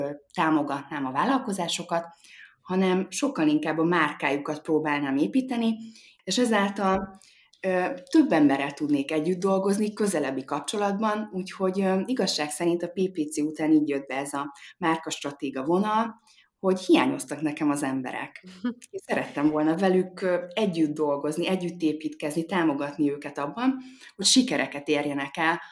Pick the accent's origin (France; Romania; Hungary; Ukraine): Hungary; 2017-ben, amikor én Angliából hazaköltöztem Magyarországra